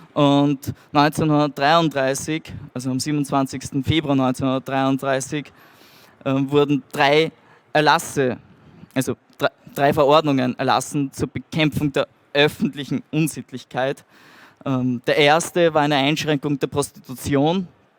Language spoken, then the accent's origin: German; Austria; Wie schon erwähnt wurde, komme ich aus Österreich